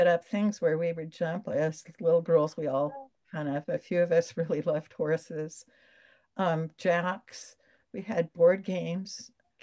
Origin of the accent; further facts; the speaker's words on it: Los Angeles, California, United States; I'm a native Californian. My parents' families immigrated from the Midwest and just before the Second World War, and I grew up in West Los Angeles.